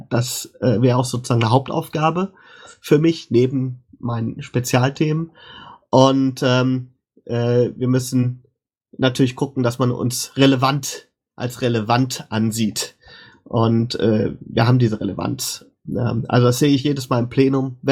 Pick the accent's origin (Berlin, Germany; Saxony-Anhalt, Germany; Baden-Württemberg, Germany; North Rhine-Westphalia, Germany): North Rhine-Westphalia, Germany; Bielefeld; also born or lived in Hesse; now in Düsseldorf, Germany; Ich Bin irgendwann mal in Hessen in einer Stadt geboren, die es nicht mehr gibt. Bin dann in Bielefeld aufgewachsen, habe da lange gelebt und jetzt allerdings schon seit 1998 Düsseldorfer